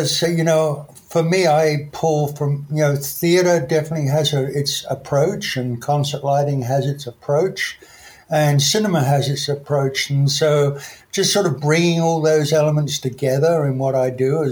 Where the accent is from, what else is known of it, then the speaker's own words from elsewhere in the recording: Sydney, New South Wales, Australia; also born or lived in England; I ended up being on my own at 14 years old in Australia, in Sydney. I was born in England and moved to Australia when I was like 9 years old.